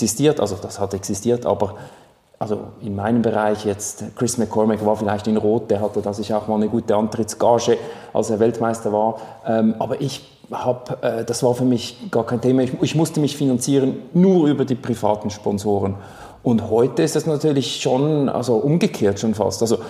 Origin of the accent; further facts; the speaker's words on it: Switzerland; Als Schweizer Athlet